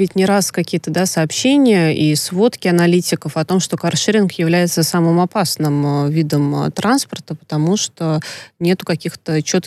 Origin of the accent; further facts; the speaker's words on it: Saratov, Saratov Oblast, Russia; Знаешь, я родом из Саратова